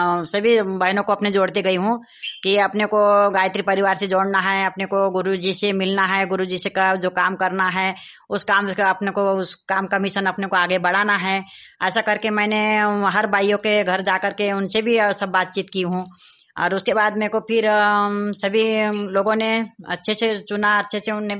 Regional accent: Athner, Madhya Pradesh, India; मैं ward number 2 से हूँ, आठनेर से।

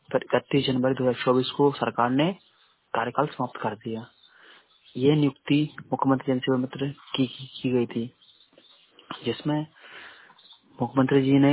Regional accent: Ganj Basoda, Madhya Pradesh, India; मैं जिला विदिशा से हूँ, ब्लॉक गंजबासदा है।

